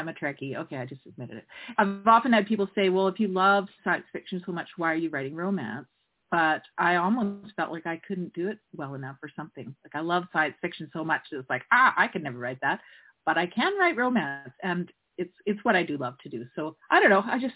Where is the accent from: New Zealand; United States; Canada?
Canada; I'm actually a Canadian, so I live in Canada